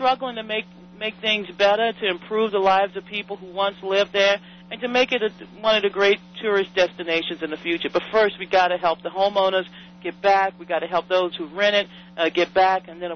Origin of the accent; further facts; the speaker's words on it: Louisiana, United States; as somebody who loves my hometown and love my family. But, you know, I have not been able to go even to the graveyards. That's a ritual in Louisiana.